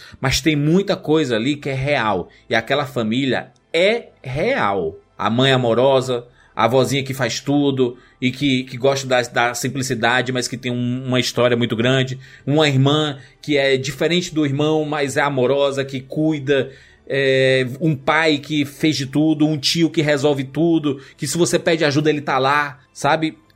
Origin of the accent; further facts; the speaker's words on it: Ceará, Brazil; accent: Cearense; Meu sotaque não é nordestino. Meu sotaque é cearense.